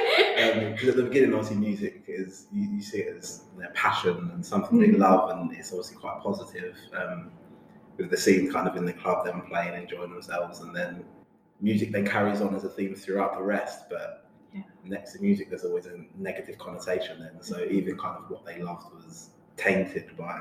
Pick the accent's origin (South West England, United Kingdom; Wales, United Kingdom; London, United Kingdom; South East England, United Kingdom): London, United Kingdom; growing up in London when I was a teenager, I used to get stopped and searched at least 2-3 times a week.